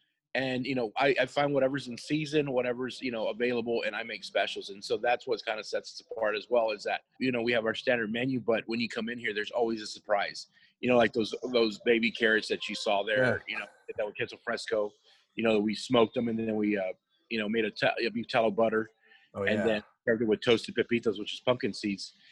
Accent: New Braunfels, Texas, United States; I'm from New Braunfels and I was going to open up over there and Seguin's like not having it.

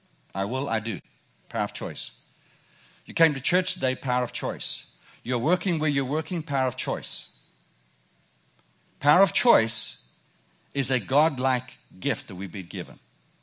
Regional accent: South Africa; if you haven't recognized my accent, I'm from South Africa.

